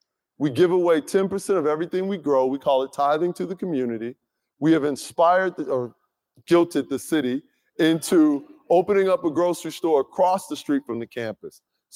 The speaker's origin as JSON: {"language": "English", "town": "Chicago", "region": "Illinois", "country": "United States", "said": "I don't know what to do with that because I'm from Chicago, right? You're a brother who cries in Chicago, you will get killed, okay?"}